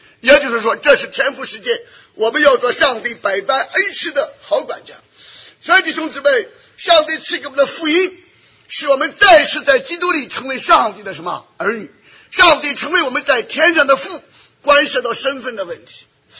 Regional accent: United States; Chinese is a second language; 我们虽然身为美国人美国公民我们有游行示威的权利

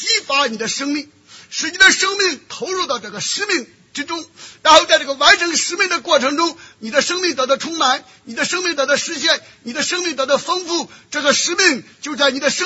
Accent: China; 那我们出生在中国大陆的，小的时候读书，很大的动力就是为中华崛起而读书。

